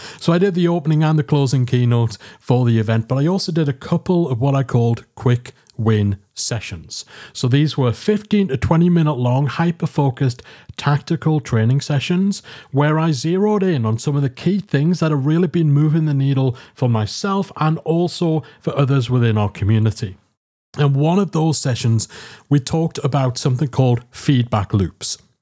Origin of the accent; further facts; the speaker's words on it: Newcastle, North East England, United Kingdom; here in the northeast of England, in my hometown of Newcastle